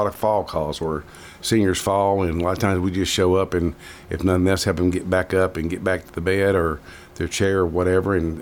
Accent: Murfreesboro, Tennessee, United States; And back when I was growing up in Murfreesboro, I knew where every high school was, every road was, every business was

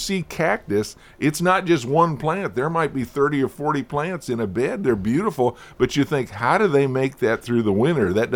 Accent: Michigan, United States; Well, I miss rhubarb. Growing up in Michigan, that was a plant that we could grow very well.

